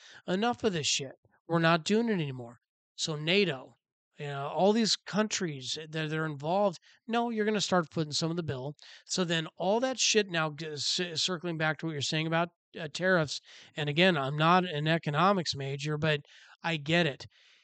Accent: Tacoma, Washington, United States; You know, I grew up in Tacoma compared to Bellevue, right?

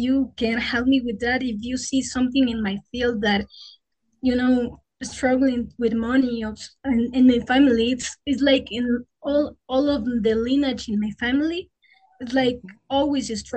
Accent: Ecuador; English is a second language; I don't speak very good English because I'm from Ecuador

